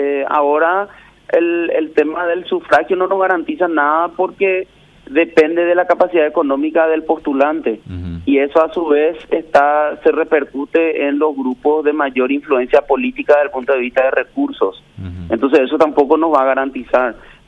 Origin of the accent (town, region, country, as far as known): Paraguay